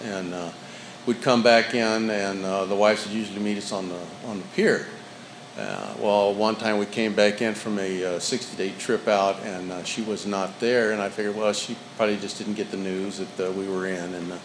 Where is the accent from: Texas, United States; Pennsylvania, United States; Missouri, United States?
Texas, United States; San Antonio; And I was raised in Texas, you know, in San Antonio, and I didn't have any alcoholism in my family that I knew of.